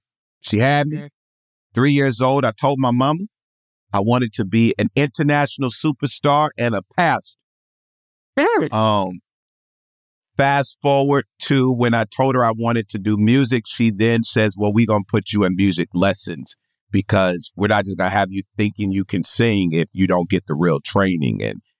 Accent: Houston, Texas, United States; I'm from Houston, Texas, originally. I'm one of 10 siblings, blended family.

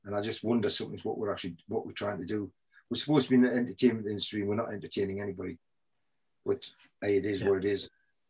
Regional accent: Newcastle, North East England, United Kingdom; now in Scotland; You see, I come from Newcastle and everybody supports Newcastle.

